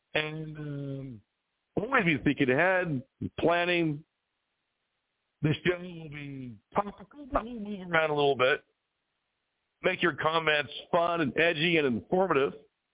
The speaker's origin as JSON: {"language": "English", "region": "California", "country": "United States", "tie": "born or raised there", "said": "So I grew up in California mainly. Moved all over the country as an Air Force kid."}